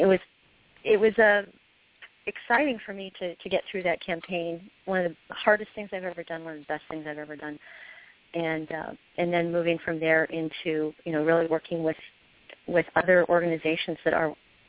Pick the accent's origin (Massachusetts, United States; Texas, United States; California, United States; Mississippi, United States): Mississippi, United States; born there; I was born in Mississippi, so, you know, it's a southern thing.